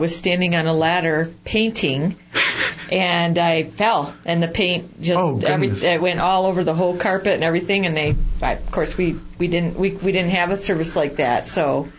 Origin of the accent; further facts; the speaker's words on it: Michigan, United States; I won't judge you because you're from Wisconsin and I came from Michigan